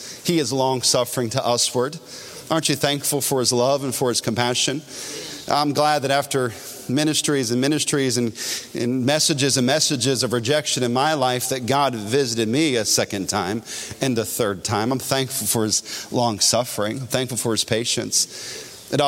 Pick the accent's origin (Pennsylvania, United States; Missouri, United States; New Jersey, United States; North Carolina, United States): North Carolina, United States; Hall River; also born or lived in Jaffrey; And then I moved from Hall River, North Carolina, up to Jaffrey, New Hampshire.